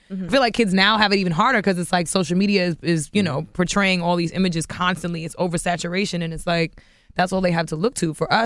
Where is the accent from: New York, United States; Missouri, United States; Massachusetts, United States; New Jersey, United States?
New York, United States; think because I'm from New York, the assumption is just automatically like, oh, she's got to do R&B.